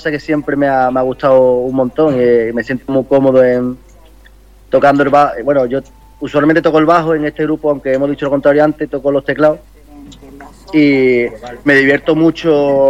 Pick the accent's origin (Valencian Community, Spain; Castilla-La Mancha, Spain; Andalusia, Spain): Andalusia, Spain; especialmente en Andalucía, porque soy andaluz y es lo que conozco